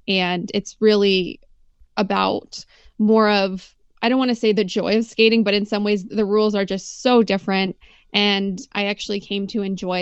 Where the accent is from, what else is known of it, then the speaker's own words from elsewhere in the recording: Connecticut, United States; I was raised in Connecticut. So it's really not that far. It's about 2.5 hours from where I live right now.